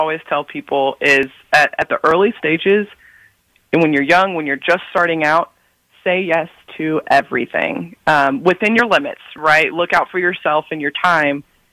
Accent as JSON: {"language": "English", "region": "Tennessee", "country": "United States", "tie": "born or raised there", "said": "The support was something that was always there for me just growing up in Middle Tennessee in general. So even in Nashville, definitely in Murfreesboro, I felt the support at every turn."}